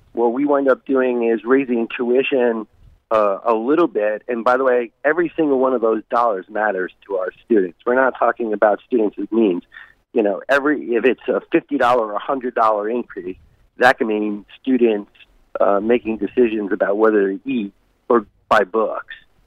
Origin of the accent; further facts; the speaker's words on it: New York, United States; although I grew up in New York. I went to a city university school.